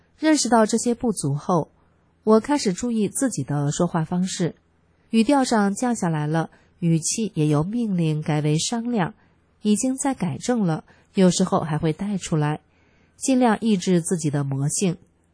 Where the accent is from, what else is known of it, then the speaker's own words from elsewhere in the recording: China; 我们大陆人